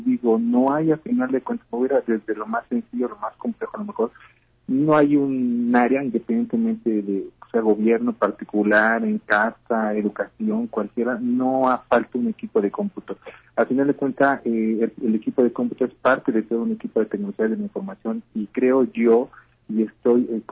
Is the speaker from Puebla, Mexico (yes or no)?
yes; Puebla, Mexico; sí, yo soy aquí originario de Puebla